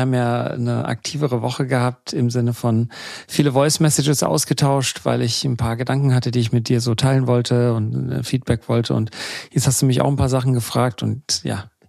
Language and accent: German; Germany; born there; Und dann habe ich gemeint, ja, und da, wo ich jetzt bin, in Deutschland nämlich, wo ich geboren wurde, ist jeder, der gescheit ist, gescheit genug, dass er angestellt wird.